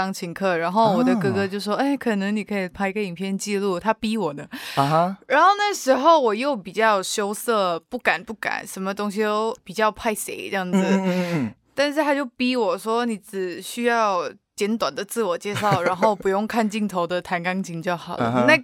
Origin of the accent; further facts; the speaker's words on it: Malaysia; 我是来自马来西亚的